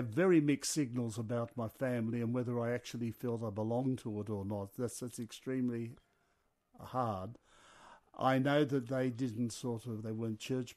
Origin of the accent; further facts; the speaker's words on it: Australia; also born or lived in England; I was born in England, but I was born just as my family was planning to come to Australia. It was 1937.